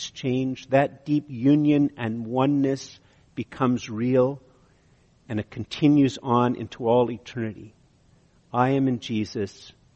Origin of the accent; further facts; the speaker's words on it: Canada; maybe the fact that I'm Canadian